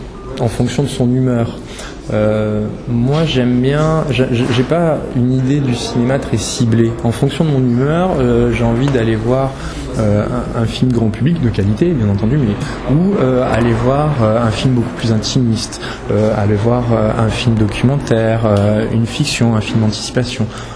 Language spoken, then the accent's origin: French; Martigues, Provence-Alpes-Côte d'Azur, France; born there; Je suis né en 75 à Martigues, dans les Bouches-du-Rhône, comme je disais, dans le pays.